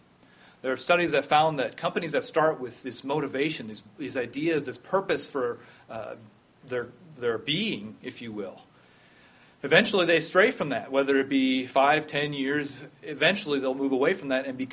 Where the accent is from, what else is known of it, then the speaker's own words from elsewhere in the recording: North Dakota, United States; also born or lived in Virginia / Ohio / Missouri; My background is I was born and raised mostly in North Dakota. And then from there, I've traveled a lot and moved a lot of different times. My dad was in the Navy, so we were in Virginia for a while, in Ohio and Missouri